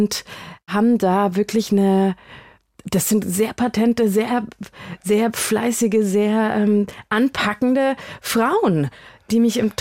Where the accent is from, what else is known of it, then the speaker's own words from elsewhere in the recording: Munich, Bavaria, Germany; first language Hungarian; weil ich bin ja in Oberbayern aufgewachsen, bin ja Münchnerin.